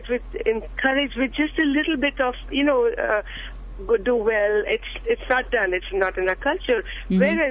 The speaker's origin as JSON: {"language": "English", "country": "India", "tie": "born or raised there", "lives_now": "Hayward, United States", "said": "I'm calling from Hayward. This is so interesting, and as a teacher, I see this here in the students, but growing up in India"}